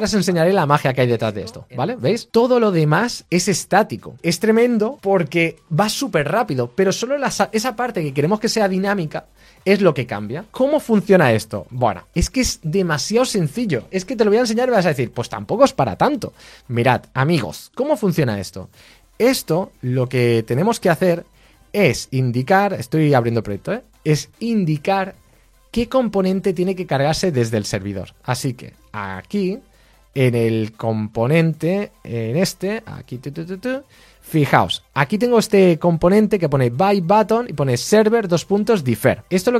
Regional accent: Spain; como yo soy de España, me sale España

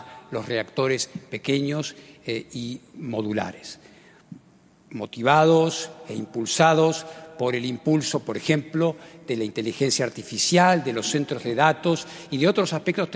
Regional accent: Argentina; nunca olvidando que soy argentino

